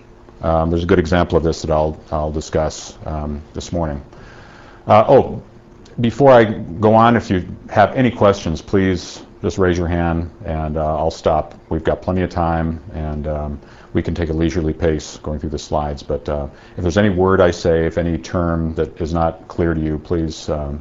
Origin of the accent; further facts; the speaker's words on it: Tennessee, United States; in Tennessee. This is just in, you know, just so you know, I'm not making this up. This is just in my hometown paper, Thanksgiving Day.